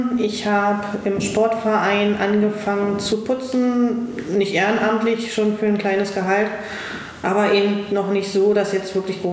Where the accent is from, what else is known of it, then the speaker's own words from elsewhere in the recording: East Germany, Germany; born there; Also ich als gebürtiger Ossi, damals ja noch, bin in den Westen gegangen